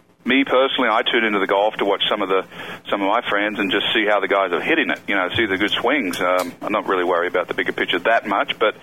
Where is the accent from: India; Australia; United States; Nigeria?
Australia; I grew up in Australia. My parents moved around a lot. My father was in the bank